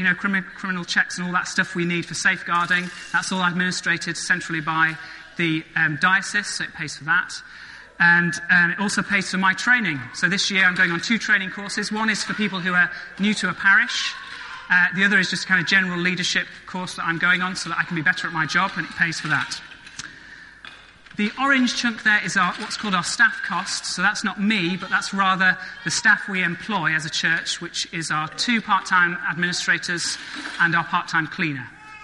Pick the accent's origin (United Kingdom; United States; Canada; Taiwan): United Kingdom; England; Even though we're English, we don't like to talk about money